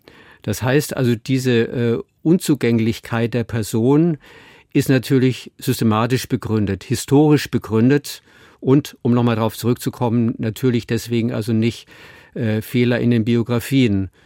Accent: Munich, Bavaria, Germany; Im Süden, da wo ich herkomme, aus München

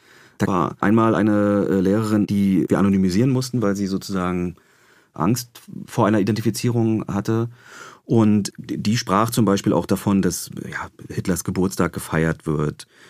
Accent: East Germany, Germany; ich komme selber aus Ostdeutschland

